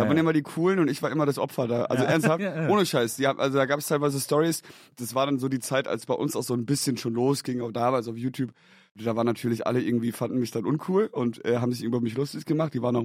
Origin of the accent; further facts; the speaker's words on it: Leheim, Hesse, Germany; Wir waren als Kinder, also Leheim ist ein kleines Dorf, 3000 Einwohner, gehört zu Riedstadt. Das ist so eine Dorfgemeinde.